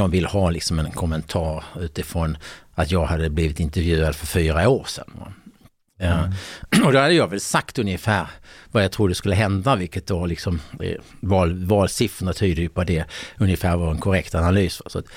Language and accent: Swedish; Helsingborg, Skåne, Sweden; born there; Men jag var född i Helsingborg.